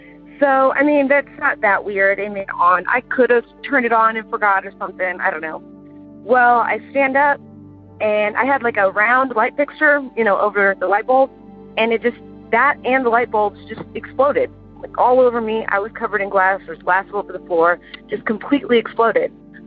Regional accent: Houston, Texas, United States; I'm from Houston, Texas.

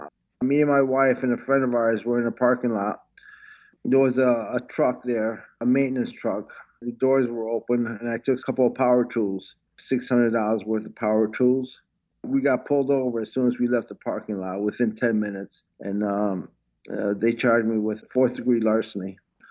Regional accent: United States; now in Italy; I am an American. I fought for my country. I will fight for my country, which I highly respect.

